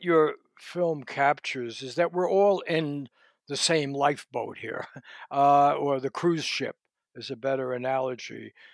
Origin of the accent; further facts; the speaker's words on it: New York, United States; I grew up in New York. It reminded me of big family dinners and everything.